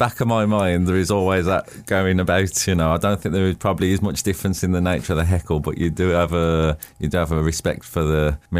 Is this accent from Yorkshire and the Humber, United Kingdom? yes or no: no; Birmingham, West Midlands, United Kingdom; I am from Birmingham.